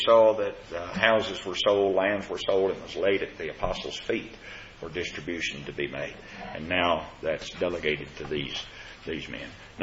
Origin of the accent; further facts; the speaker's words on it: Kentucky, United States; when I was growing up in Kentucky, there was an expression that became pretty popular